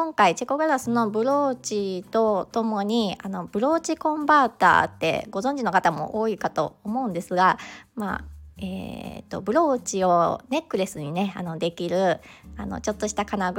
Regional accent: Mie, Japan; 私は三重県から来ましたとお話ししました。

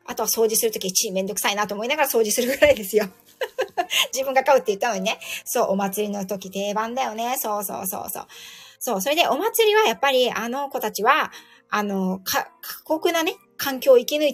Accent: Yokohama, Kanagawa, Japan; 私、横浜なんですけど。

